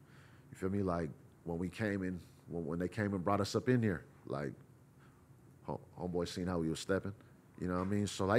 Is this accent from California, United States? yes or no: yes; California, United States; I'm from the Bay Area. I'm from where I'm from.